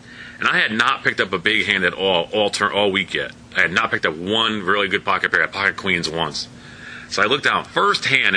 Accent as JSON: {"language": "English", "region": "Connecticut", "country": "United States", "said": "And I said, yeah, I'm from Connecticut."}